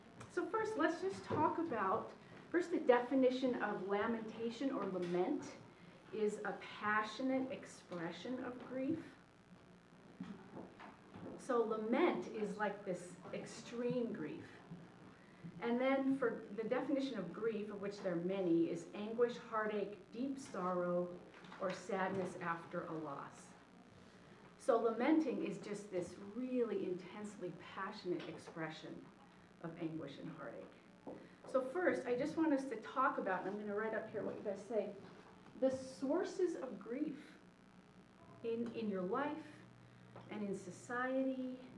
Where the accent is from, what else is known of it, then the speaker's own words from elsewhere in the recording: United States; a lot of observations about grief and lamenting our losses from being a physician and from sort of being an American, I think.